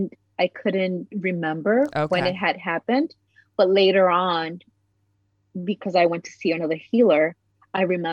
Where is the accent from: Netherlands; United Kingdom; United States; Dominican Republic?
Dominican Republic; I am from the Dominican Republic.